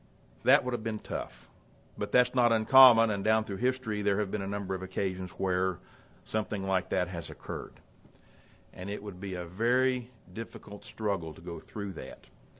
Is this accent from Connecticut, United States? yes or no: no; Muncie, Indiana, United States; born there; I was born in Muncie, Indiana, but my family all fought for the South during the Civil War.